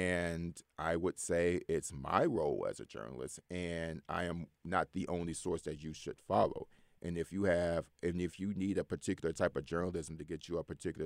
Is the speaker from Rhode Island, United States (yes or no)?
no; Detroit, Michigan, United States; So, as I said, I grew up in Detroit, Michigan, largest black city in the United States